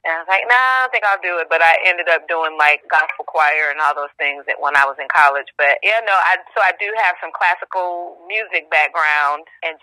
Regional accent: Benton Harbor, Michigan, United States; No, I'm originally from Michigan. I lived, grew up in Benton Harbor, St. Joseph, Michigan. My father was a pastor.

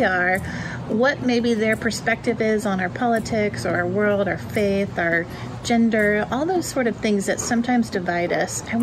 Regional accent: Houston, Texas, United States; Growing up in Houston, I saw your face on TV almost every night.

